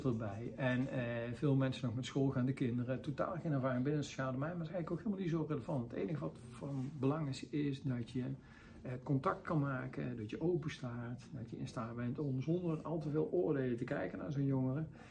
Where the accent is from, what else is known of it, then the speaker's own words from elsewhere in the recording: Eindhoven, North Brabant, Netherlands; Ik ben heel veilig opgegroeid in Eindhoven met ouders en familie in de buurt.